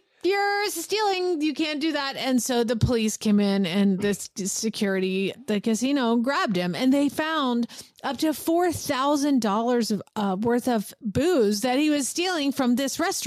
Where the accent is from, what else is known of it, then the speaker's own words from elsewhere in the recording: Georgia, United States; Well, I'm from Georgia. We didn't have them anywhere.